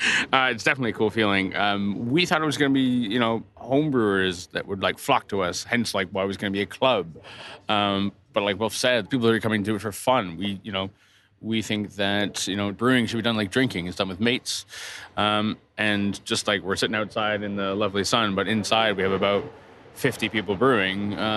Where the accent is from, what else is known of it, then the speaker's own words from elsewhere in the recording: Toronto, Ontario, Canada; From a personal background, I grew up in Toronto, Canada.